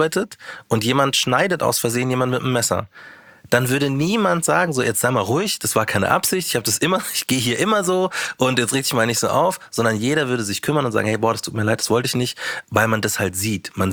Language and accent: German; Munich, Bavaria, Germany; Also ich bin ja Münchner und ich war früher DJ.